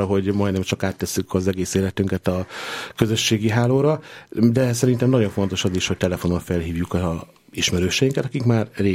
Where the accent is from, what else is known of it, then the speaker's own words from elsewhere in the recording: Hungary; mint sok ember, magyarok vagyunk, azért nagyon szeretünk enni